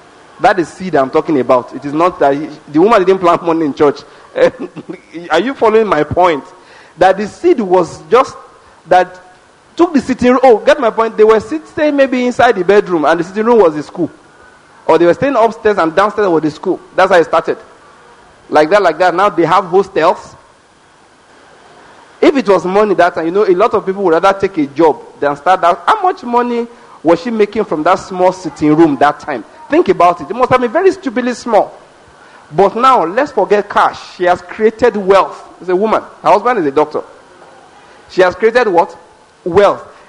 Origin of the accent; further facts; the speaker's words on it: Ondo, Nigeria; You know, in my hometown, well, not really my hometown, but that's where we live, that's where I grew up, okay? There is a there is a school there where people send their children from Lagos. This is Ondo State.